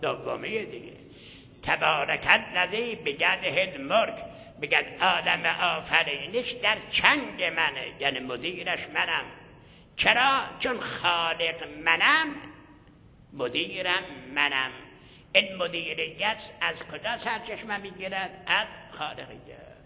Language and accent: Persian; Iran; فهمید ما ایرانی هستیم